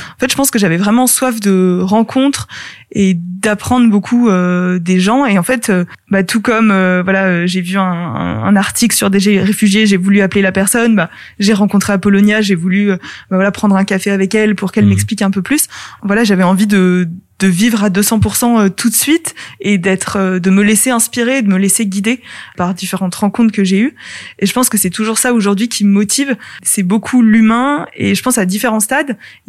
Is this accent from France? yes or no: yes; Paris, Île-de-France, France; born there; also born or lived in Belgium / Argentina; j'ai vécu dans pas mal de pays quand j'étais petite. Donc je suis née à Paris, puis j'ai vécu en Belgique, puis en Argentine.